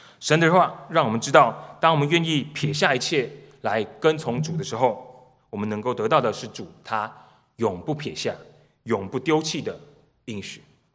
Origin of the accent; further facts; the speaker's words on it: Taiwan; moved away; 我刚从台湾来的时候看到那个数字，我算了好几次